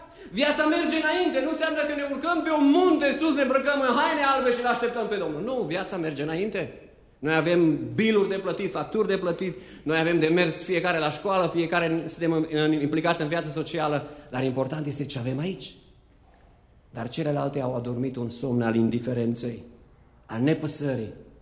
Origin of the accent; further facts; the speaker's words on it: Romania; mai ales cei care suntem din România și am crescut în România